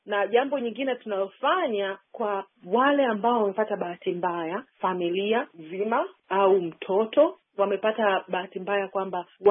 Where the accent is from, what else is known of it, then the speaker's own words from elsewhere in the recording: Dar es Salaam, Tanzania; nimezaliwa Tanzania, Dar es Salaam, nimesoma Dar es Salaam Tanzania